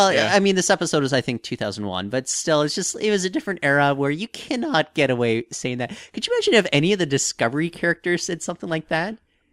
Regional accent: Canada; And all I could remember being like a Canadian child was like, in my country... I would not have to deal with this issue.

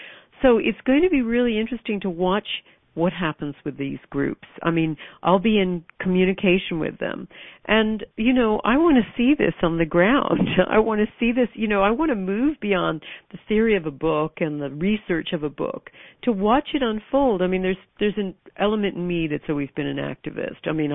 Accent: United States; now in United Kingdom; even though I sit over here in the UK, I watch my home country with great despair. You know, America is very different from the place I left in 1980

